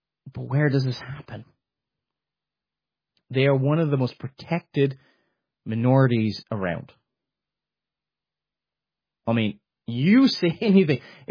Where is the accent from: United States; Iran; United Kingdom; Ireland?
Ireland; Cork, Munster; also born or lived in Dublin; places like I lived in Dublin before, the capital of the Republic, or I'm originally from Cork, you see people getting beaten up all the time